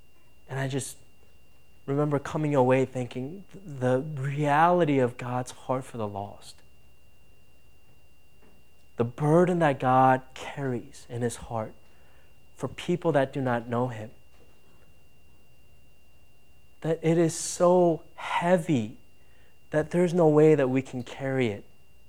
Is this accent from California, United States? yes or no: no; Minnesota, United States; also born or lived in Michigan; When I was growing up in Minnesota, I saw poor people, right?